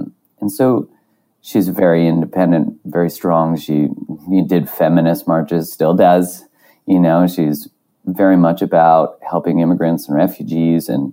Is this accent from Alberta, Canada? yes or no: yes; Calgary, Alberta, Canada; So I grew up in Calgary, which is when I was growing up was about 600,000-700,000 people, and it's on the east side of the Rockies.